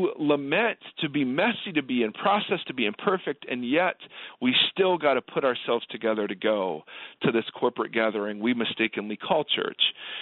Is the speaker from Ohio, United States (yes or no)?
yes; Ohio, United States; I grew up in Ohio. We had this place called Olin Mills